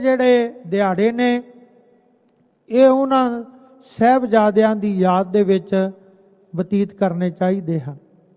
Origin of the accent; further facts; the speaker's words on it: Fatehgarh Sahib, Punjab, India; ਉਹ ਦਾਸ ਦਾ ਨਗਰ ਪਿੰਡ ਵੀ ਹੈ ਮੇਰਾ ਫਤਿਹਗੜ੍ਹ ਸਾਹਿਬ, ਉਹ ਸਾਡੇ ਇਲਾਕੇ ਦੇ ਜਿੰਨੇ ਉੱਧਰ ਦੇ ਲੋਕ ਨੇ